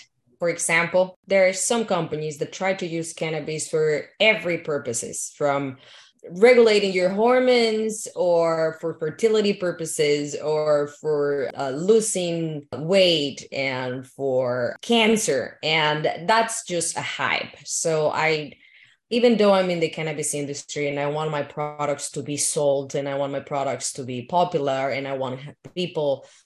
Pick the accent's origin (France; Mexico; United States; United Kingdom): Mexico; Guadalajara, Jalisco; So from my origins and my background, I'm from Guadalajara, Mexico.